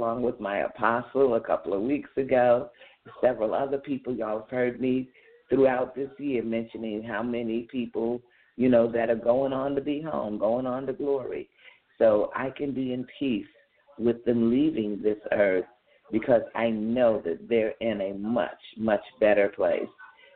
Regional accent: Wilkes-Barre, Pennsylvania, United States; We grew up together in Wilkes-Barre, Pennsylvania. Grew up together.

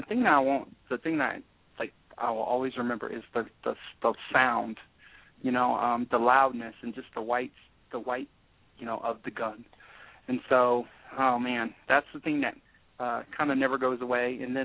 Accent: Virginia Beach, Virginia, United States; I'm from Virginia Beach. That's where I met Regina. We were in high school together.

